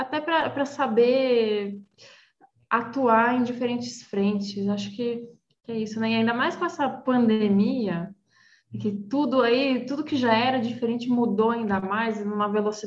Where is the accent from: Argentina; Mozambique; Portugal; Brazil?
Brazil; São Caetano do Sul, São Paulo; Fundação das Artes de São Caetano do Sul, que é a minha cidade natal, né? Eu sou do ABC, gente.